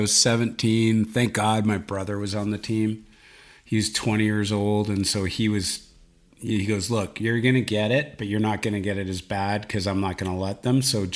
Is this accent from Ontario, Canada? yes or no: no; Victoria, British Columbia, Canada; I'm from Victoria